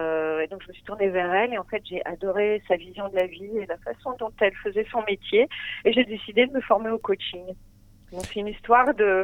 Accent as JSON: {"language": "French", "region": "Hauts-de-France", "country": "France", "said": "parce que moi je suis picarde, hein, j'ai longtemps habité à Saint-Riquier à côté d'Abbeville."}